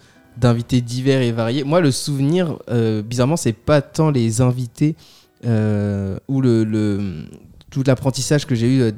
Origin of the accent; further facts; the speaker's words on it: Paris, Île-de-France, France; je viens de Paname, avec le petit doigt en l'air, de Paname.